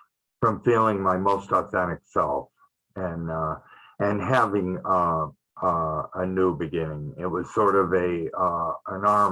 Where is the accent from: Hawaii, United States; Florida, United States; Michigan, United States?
Michigan, United States; Detroit; So I grew up in Detroit, Michigan, not all that far from Windsor, just across the little bridge there.